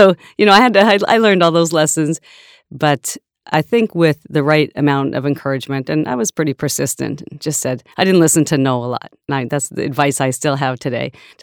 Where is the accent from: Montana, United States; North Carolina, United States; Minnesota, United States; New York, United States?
Montana, United States; It was a great place to grow up. I think that's where my love of nature came from.